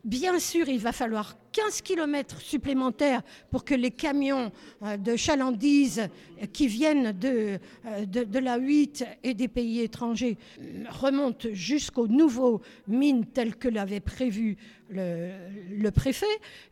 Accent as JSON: {"language": "French", "town": "Nice", "region": "Provence-Alpes-Côte d'Azur", "country": "France", "tie": "born there", "said": "Je suis née à Nice, j'habite la Gaude"}